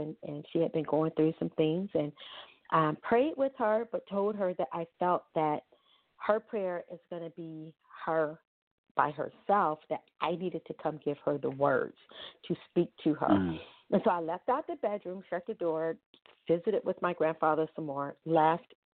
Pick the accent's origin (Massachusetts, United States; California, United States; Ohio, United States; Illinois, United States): Ohio, United States; I'm from Ohio, and we had driven the 9 hours.